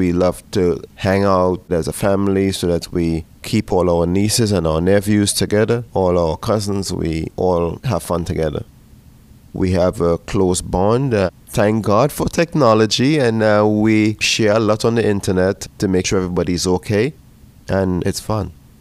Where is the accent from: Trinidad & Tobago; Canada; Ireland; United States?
Trinidad & Tobago; Growing up in Trinidad, I belong to a youth group.